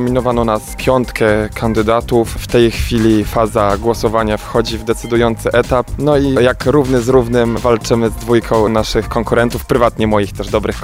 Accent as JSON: {"language": "Polish", "town": "Tychy", "region": "Silesian Voivodeship", "country": "Poland", "said": "I rzeczywiście taka bandera nasza z flagą Polski, na której był naniesiony napis Tychy kajakiem przez Polskę, powiewała dumnie."}